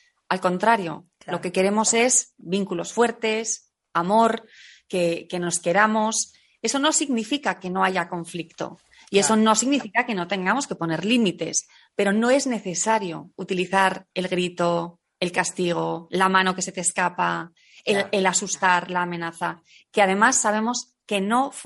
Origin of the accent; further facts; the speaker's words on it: Spain; now in Italy; Pues mira, soy española, estoy en Italia, al sur de Roma.